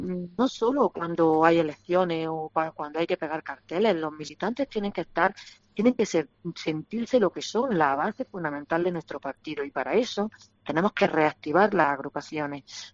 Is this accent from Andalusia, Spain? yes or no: yes; Andalusia, Spain; soy granadina, vivo en un pueblo del Poniente, en Salar